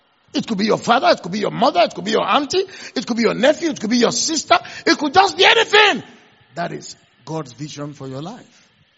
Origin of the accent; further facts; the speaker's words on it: Offa, Kwara, Nigeria; She grew up in England. I grew up in Offa.